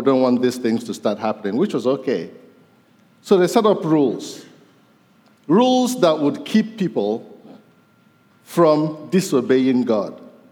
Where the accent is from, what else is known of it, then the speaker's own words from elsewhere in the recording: Eastern Nigeria, Nigeria; Growing up in Nigeria, eastern parts of Nigeria as a boy